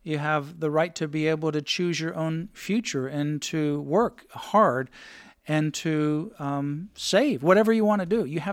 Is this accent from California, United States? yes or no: no; Florida, United States; You know, when I grew up in Florida in the public educational system, we had a mandatory course called Americanism versus Communism.